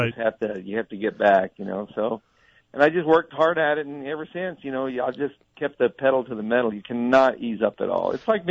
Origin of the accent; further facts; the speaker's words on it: Nogales, Arizona, United States; growing up in Nogales there in a small town, and my dad loved the horses.